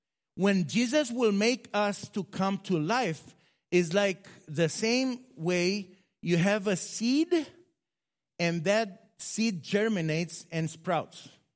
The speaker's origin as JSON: {"language": "English", "country": "Romania", "second_language": "English", "said": "I come from Romania."}